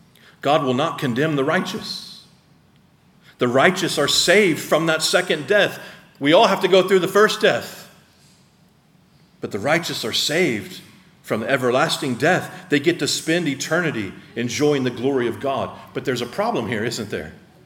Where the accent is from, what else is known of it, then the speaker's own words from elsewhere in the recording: United States; I grew up in the American suburbs.